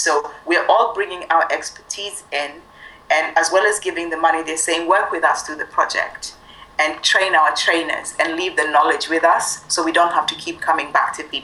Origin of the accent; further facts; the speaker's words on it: Kenya; I did not want to limit myself to one African country because I'm Kenyan, because Africa is so big.